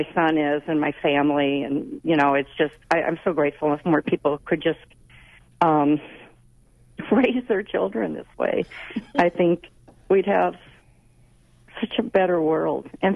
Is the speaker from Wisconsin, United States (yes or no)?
yes; Milwaukee, Wisconsin, United States; And I'm from Milwaukee, and I was raised here. And during the 60s, I was a teenager.